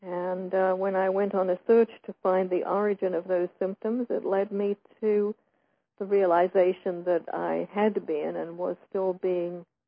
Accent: Australia; I was a refugee child from Hitler. So I really grew up a stranger in a strange land with European parents, and, you know, in Australia, which is the reason for my strange accent, although it's not an Australian accent at this point.

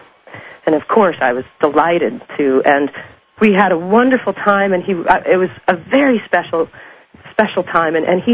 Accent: Detroit, Michigan, United States; I grew up in Detroit, and Greenfield Village is there, which has an enormous tribute to the Wright brothers.

